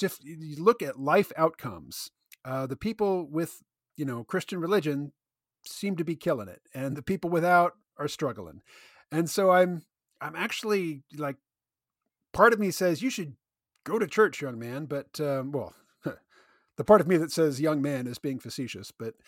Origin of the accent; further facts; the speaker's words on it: Kansas City, United States; Not a lot of Spanish speakers when I was growing up in Kansas City.